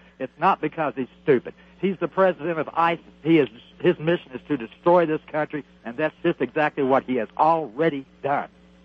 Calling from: Cherryville, Missouri, United States; Cherryville.

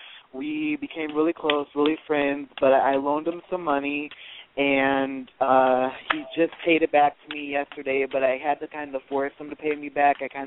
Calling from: Michigan, United States; Hi. I'm calling from Michigan.

